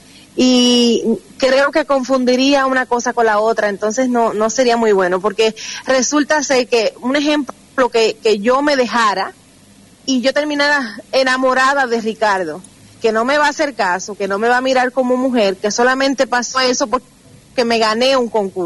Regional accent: Puerto Rico; Porque yo soy puertorriqueña

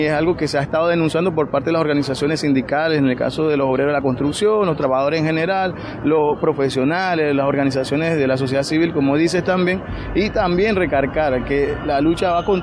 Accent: Panama; De nosotros como pueblo panameño.

